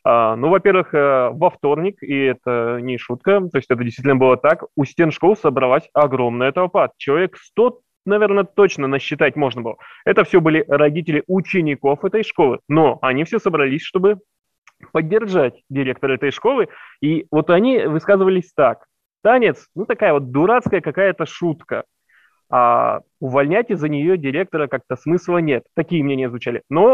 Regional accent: Urals, Russia; не любим мы уральцы, когда нас кто-то хает за что-то

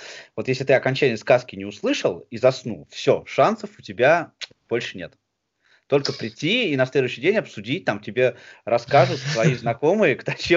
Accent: Moscow Oblast, Russia; Ну вообще, я не москвич, а подмосквич.

